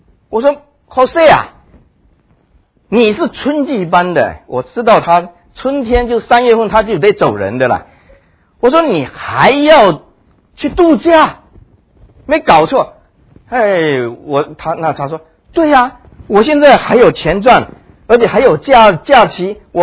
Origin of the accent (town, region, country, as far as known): China